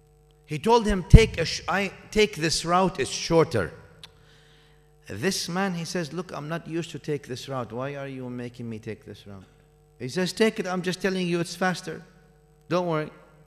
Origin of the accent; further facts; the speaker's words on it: Syria; I'm from Syria, I know Damascus. Brother, I don't know anything in Damascus. You know it more than me. It's 6-hour drive from where I used to live.